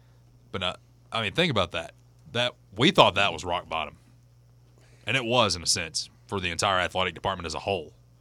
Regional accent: La Follette, Tennessee, United States; I'm from La Follette.

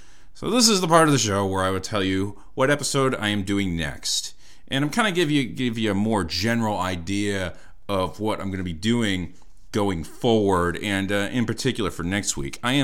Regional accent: Northeast, United States; Like I said, I'm a kid from the Northeast.

